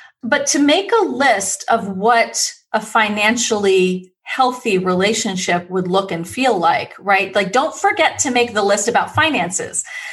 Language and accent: English; New York, United States; I'm from New York. I'm from New York, so